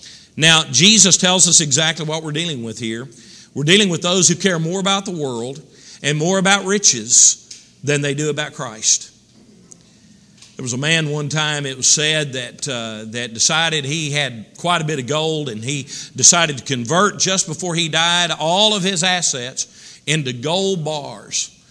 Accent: Texas, United States; there was about 40 miles of gravel road back into ranch country near where I was raised in Texas.

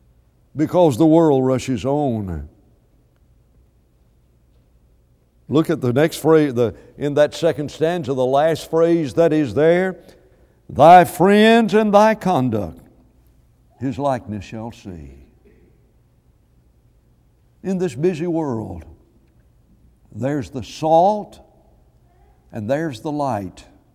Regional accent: the South, United States; accent: southern; Do you know where I got my southern accent? Do you know why I say McDonald's properly and you guys say McDonald's improperly? You know where that comes from? It comes from the place where I grew up.

